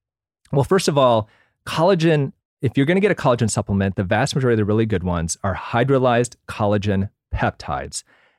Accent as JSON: {"language": "English", "region": "Michigan", "country": "United States", "tie": "born or raised there", "said": "But also at the same time, I grew up in Michigan where my parents, you know, I eat a lot of Korean food."}